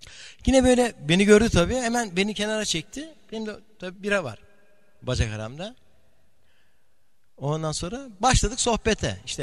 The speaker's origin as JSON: {"language": "Turkish", "region": "Istanbul", "country": "Turkey", "tie": "born or raised there", "said": "Şimdi biz tabii buraya şehirden geldik. Yani İstanbul'da doğdum büyüdüm. İşte yurt dışında da şehirde falan yaşadık."}